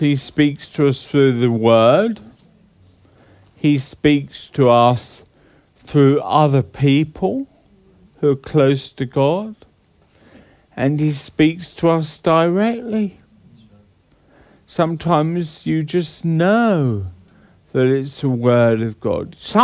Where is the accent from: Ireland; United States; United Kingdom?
United Kingdom; I said, I'm British, I don't do things like that.